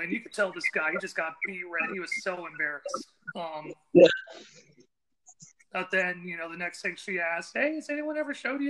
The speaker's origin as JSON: {"language": "English", "town": "Austin", "region": "Texas", "country": "United States", "tie": "born or raised there", "said": "I am born and raised in Austin. Spent 27 years of my life living there."}